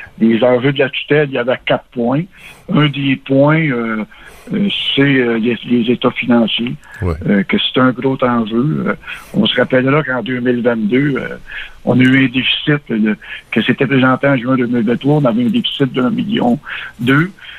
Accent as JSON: {"language": "French", "town": "Sainte-Élisabeth", "region": "Quebec", "country": "Canada", "tie": "born or raised there", "said": "moi, je suis natif de Sainte-Élisabeth, je suis né en 56, puis depuis ma naissance, je suis un Bayonnais."}